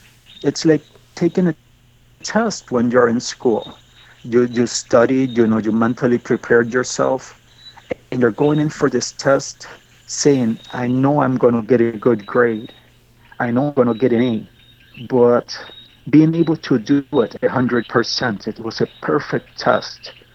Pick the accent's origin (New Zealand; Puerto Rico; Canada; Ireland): Puerto Rico; It's a two-hour flight from Miami International Airport to San Juan International Airport. San Juan is our capital city.